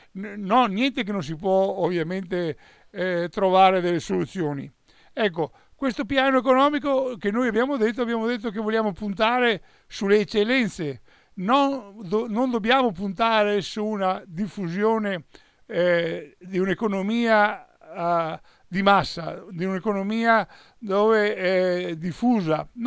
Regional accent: Veneto, Italy; Noi come veneti siamo circa approssimativamente 6 milioni di persone

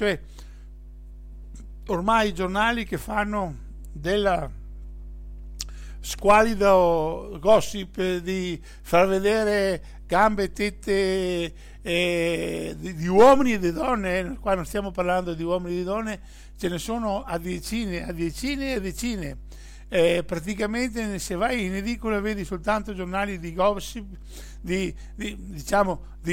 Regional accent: Veneto, Italy; e noi come veneti dobbiamo tener conto di questo

